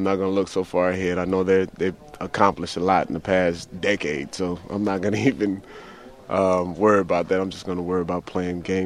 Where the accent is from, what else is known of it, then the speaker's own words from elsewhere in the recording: California, United States; I knew about him because we grew up around the Bay Area.